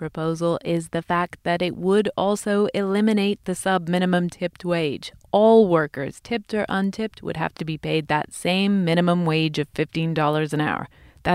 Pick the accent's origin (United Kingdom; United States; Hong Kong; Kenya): United Kingdom; England; I come from England